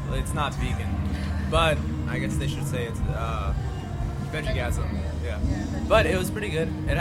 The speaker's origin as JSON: {"language": "English", "town": "Atlanta", "region": "Georgia", "country": "United States", "said": "I'm from Atlanta."}